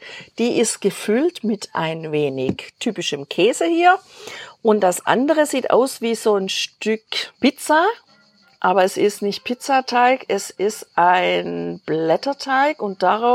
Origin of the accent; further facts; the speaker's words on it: Germany; auch bei uns zu Hause in Deutschland